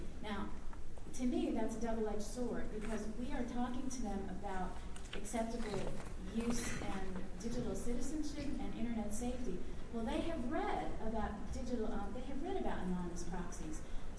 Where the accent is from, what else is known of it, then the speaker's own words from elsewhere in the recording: New York, United States; now in Georgetown, United States; Coming from New York, I consider them to be rural, but they're considered to be urban.